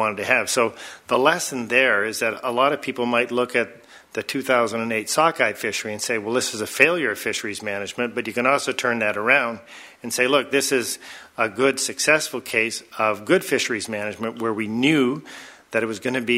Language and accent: English; British Columbia, Canada; We, as British Columbians, I think, undervalue our fisheries.